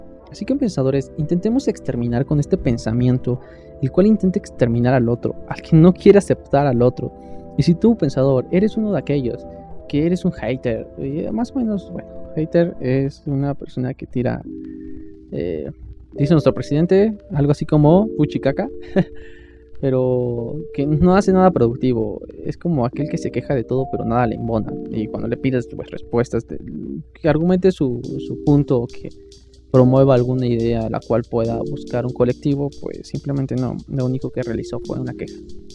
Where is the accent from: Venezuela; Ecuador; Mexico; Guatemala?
Mexico; Repito, somos de México, bueno, los que escuchan somos de México y creo que es algo muy común aquí.